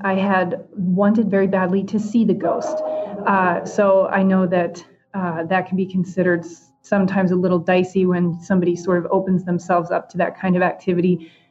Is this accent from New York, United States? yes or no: no; Maryland, United States; And I grew up in Maryland, so I had the unique opportunity to explore a lot of the abandoned and historic places that I grew up near.